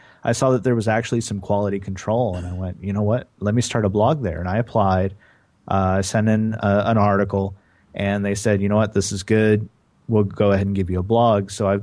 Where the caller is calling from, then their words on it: Austin, Texas, United States; I am in Austin, Texas, over in the States.